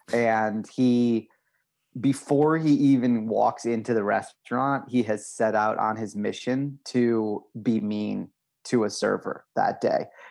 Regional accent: Midwest, United States; a lot of people from the Midwest I'm talking to, because I'm from the Midwest. So I'm a chatty guy.

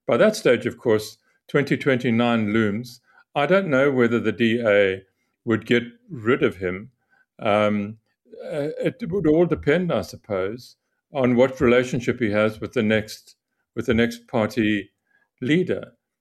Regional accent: Eastern Cape, South Africa; back in my day as a child and growing up in Transkei

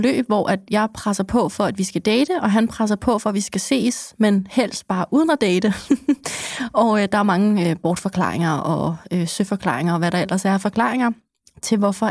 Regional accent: Copenhagen, Capital Region, Denmark; Det er jo bare som københavner, som også der har 5 låse på døren.

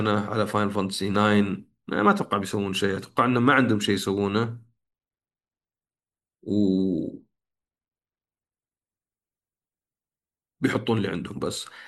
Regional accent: Saudi Arabia; ما أدري إذا عندنا في السعودية ظاهر كسرت، حتى عندنا تشتري لعبة تأخذ عليها ضمان

